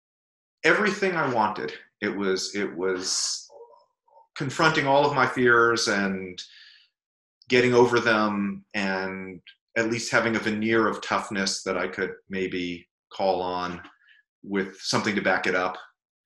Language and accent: English; Brooklyn, New York, United States; I was scrawny, book reading teenager when I was growing up in Brooklyn, which is sort of a bad place to be a scrawny book reading nerd.